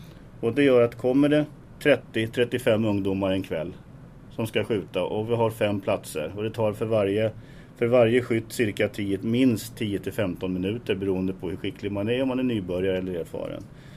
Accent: Stockholm, Stockholm County, Sweden; Ja, jag har varit i Tyresöbo sedan mitten på 80-talet. Uppväxt i söderort, Farsta.

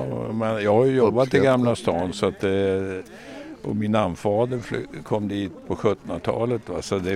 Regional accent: Stockholm, Stockholm County, Sweden; vi är söderkisar från början.

